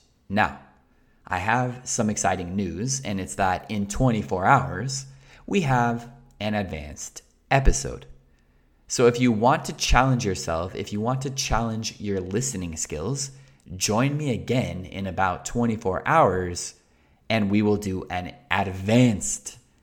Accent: Colorado, United States; When you're born and raised in Colorado, you cannot say the same. I don't know where my great-great-grandparents were born.

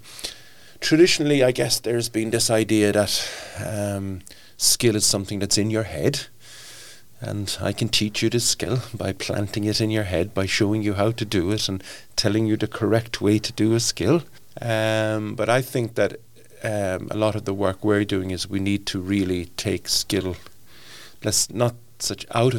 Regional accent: Cork, Munster, Ireland; now in Sweden; Yeah, I'm originally from Cork City in Ireland. I've been living in Sweden since 1994.

